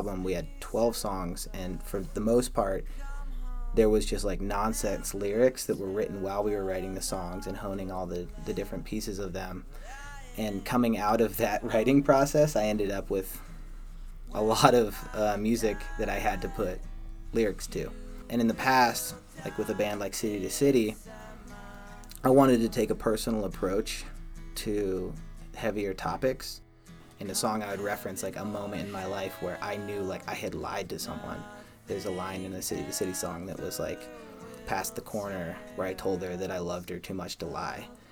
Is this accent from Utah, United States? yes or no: yes; Utah, United States; I think growing up in Utah, you have that Western sort of, like, for me, I raged against it as a kid.